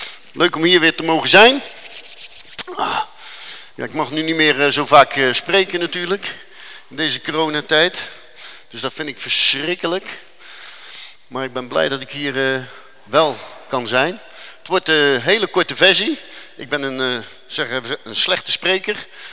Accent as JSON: {"language": "Dutch", "town": "Rotterdam", "region": "South Holland", "country": "Netherlands", "tie": "born or raised there", "said": "Nou, ik kom niet zomaar van Rotterdam, ik kom van de Kaap. En Katendrecht was vroeger de beruchtste wijk van Nederland."}